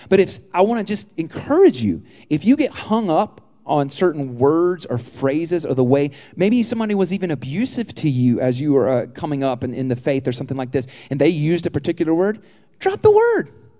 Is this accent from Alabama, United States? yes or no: yes; Alabama, United States; I grew up in South Alabama. We always went on a field trip every year to this place called the Mariana Caverns.